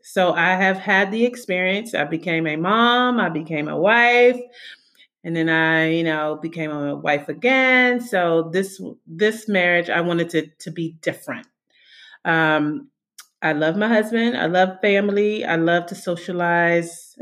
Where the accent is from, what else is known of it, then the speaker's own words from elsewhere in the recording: Washington, District of Columbia, United States; born and raised in Washington, D.C. D.C., yes, yes, yes.